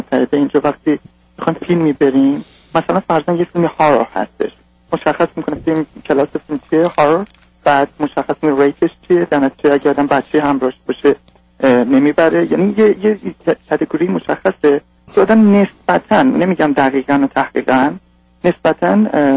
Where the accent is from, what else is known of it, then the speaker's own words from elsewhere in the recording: Iran; من به عنوان یه ایرانی